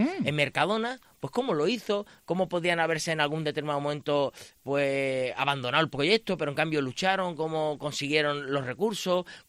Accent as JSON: {"language": "Spanish", "region": "Extremadura", "country": "Spain", "said": "No podemos llegar porque somos extremeños, claro, a ningún lado."}